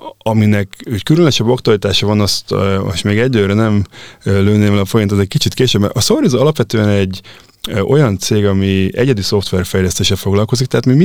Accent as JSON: {"language": "Hungarian", "town": "Pécs", "region": "Baranya", "country": "Hungary", "said": "egyébként magam is pécsi származású vagyok"}